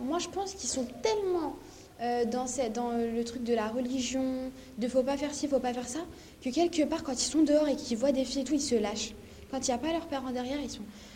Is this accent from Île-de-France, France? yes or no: yes; Courcouronnes, Île-de-France, France; born there; Moi je suis née à Courcouronnes. C'est à Paris, dans le 91.